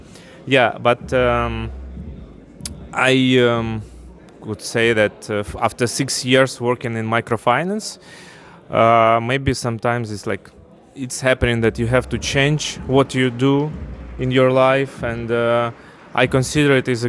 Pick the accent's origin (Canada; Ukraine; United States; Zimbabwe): Ukraine; I'm from Ukraine originally.